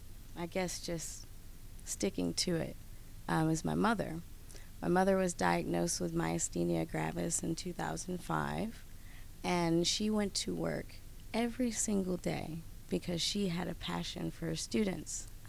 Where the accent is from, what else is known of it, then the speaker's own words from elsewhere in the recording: Toledo, Ohio, United States; now in New York City, United States; I'm from Toledo, Ohio, and I originally moved to New York City to pursue arts career.